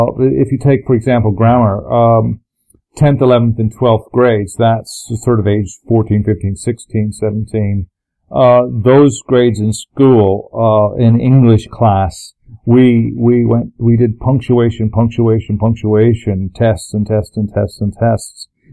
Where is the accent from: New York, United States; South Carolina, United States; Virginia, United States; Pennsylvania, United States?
Pennsylvania, United States; Lancaster; also born or lived in California; And yeah, didn't stay there very long, and then went to Lancaster. And the high school that I grew up with, Hempfield High School it's called, it was really very much like Happy Days.